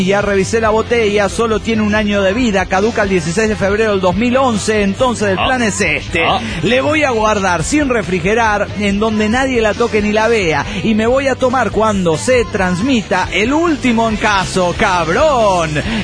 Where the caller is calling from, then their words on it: Valle de Chalco, State of Mexico, Mexico; del Valle de Chalco.